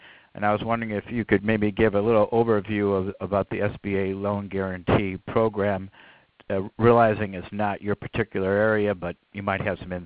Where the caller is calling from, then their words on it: Toledo, Ohio, United States; I'm calling from Toledo, Ohio.